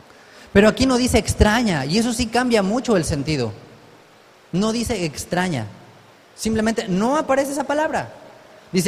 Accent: Mexico; Digo, ah, pues yo soy de México.

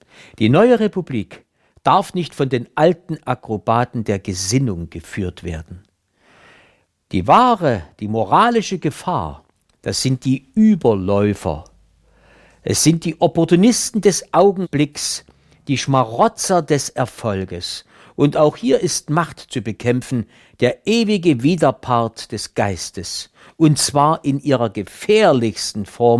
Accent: Saxony, Germany; accent: Saxon; Und wenn wir hier in Sachsen nicht unseren Dialekt, unsere Sprache sprechen dürfen

